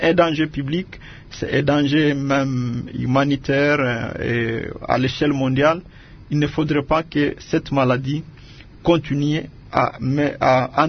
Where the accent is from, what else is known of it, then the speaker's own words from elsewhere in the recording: Beni, North Kivu, DR Congo; born there; Et moi, je suis de Beni. Je suis né à Beni. J'ai déjà été élu deux fois en territoire de Beni.